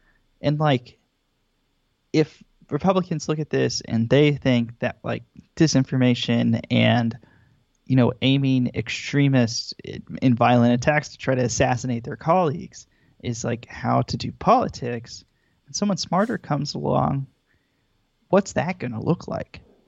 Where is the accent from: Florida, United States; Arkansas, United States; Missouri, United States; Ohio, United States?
Arkansas, United States; I grew up in Arkansas. A lot of our representatives are kind of like that.